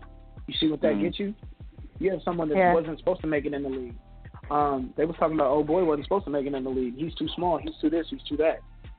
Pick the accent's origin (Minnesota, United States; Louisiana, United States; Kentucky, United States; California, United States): Kentucky, United States; Louisville; I mean, so I'm from Kentucky. I'm from Louisville.